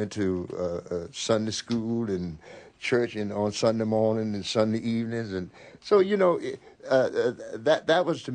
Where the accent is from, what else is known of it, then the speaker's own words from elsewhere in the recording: Greenville, Florida, United States; also born or lived in Albany, Georgia; I was born in Albany, Georgia, but I don't know anything about it because my parents moved to Florida when I was about 6 months old, so, you know, I wouldn't remember anything. So I was raised in a little village, I guess you could call it, called Greenville, Florida.